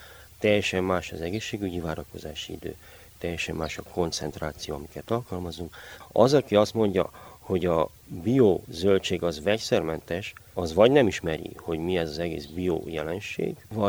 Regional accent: Székelybós, Mureș County, Romania; 42 éves vagyok, székelybolsi kertész.

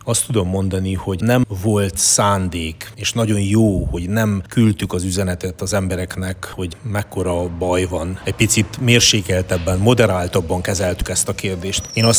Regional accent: Transylvania, Romania; nagyon-nagyon büszke vagyok, hogy erdélyi magyarként részese lehettem ennek

